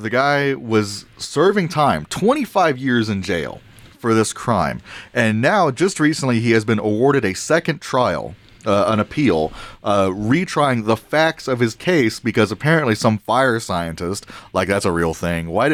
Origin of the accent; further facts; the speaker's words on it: Gatesville, Texas, United States; My hometown of Gatesville.